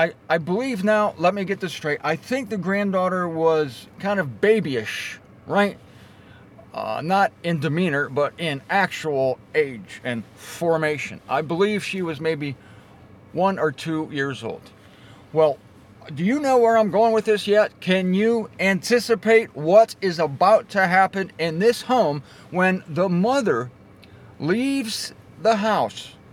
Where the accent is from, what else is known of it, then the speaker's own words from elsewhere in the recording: Canton, Ohio, United States; I'm in my hometown of Canton, Ohio, born and raised here.